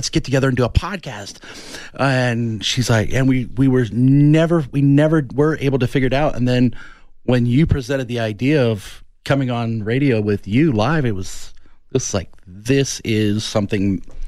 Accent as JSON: {"language": "English", "region": "Kansas", "country": "United States", "tie": "born there", "said": "So I'm, you know, military brat, you know, I was born in Kansas and then grew up around the country."}